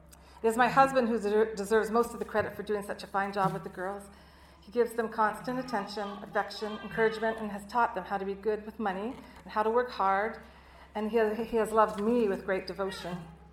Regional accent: Alberta, Canada; I'm originally from Alberta, Canada. I was raised by very kind, cheerful parents, but they were not Christians. I came to the U of I in 1979 on a track scholarship

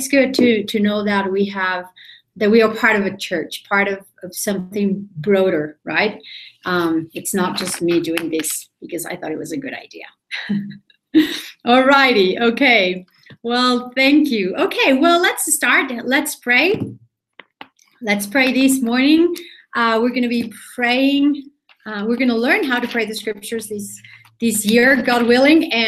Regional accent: Mexico City, Mexico; English is a second language; I am from Mexico City, live in Mexico City, and that explains my accent.

